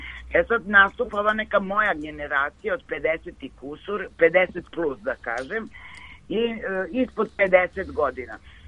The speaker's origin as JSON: {"language": "Serbian", "region": "Belgrade", "country": "Serbia", "tie": "born or raised there", "lives_now": "Stara Planina, Serbia", "said": "ja sam iz Beograda inače, tu sam u Beogradu sam rođena i odrastala, ali sam pre dve godine odlučila da nastavim svoj život na Staroj planini"}